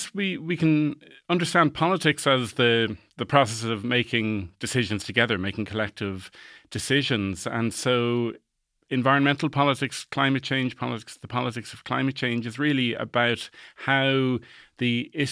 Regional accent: Dublin, Leinster, Ireland; also born or lived in Germany / Finland; I grew up in Dublin and returned home then at the end of 2013.

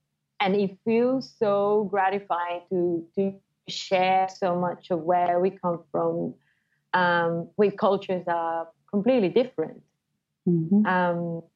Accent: Venezuela; moved away; I'm from Venezuela and I've lived abroad for over 10 years.

